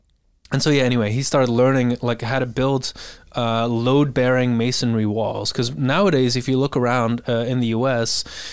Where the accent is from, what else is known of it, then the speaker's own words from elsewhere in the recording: Bruges, Flanders, Belgium; now in United States; And I grew up in Bruges, which is like one of the best preserved, you know, stone masonry based cities in the world.